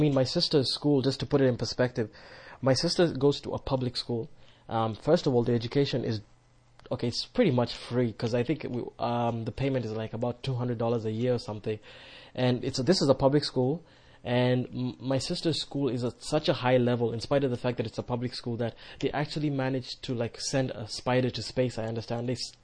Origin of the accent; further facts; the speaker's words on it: Nairobi, Kenya; I was born in Nairobi, raised in Nairobi, and I mean, I can't compare the levels of, like, tension and anxiety and anger that you encounter just on a day-to-day basis in a place like Nairobi